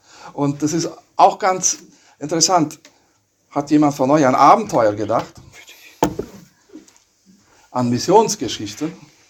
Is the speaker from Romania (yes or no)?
yes; Romania; ich bin in Rumänien im Kommunismus aufgewachsen